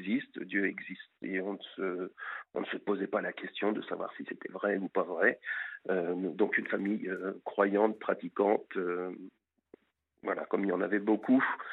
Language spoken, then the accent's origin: French; Normandy, France; je suis issu d'une famille catholique. Alors, je suis originaire du Pays de Caux